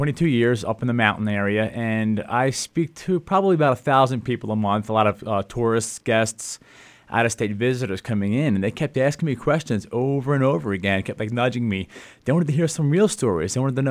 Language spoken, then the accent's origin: English; Colorado, United States; whenever I mentioned to somebody that I'm from Colorado, they began to laugh and say, really?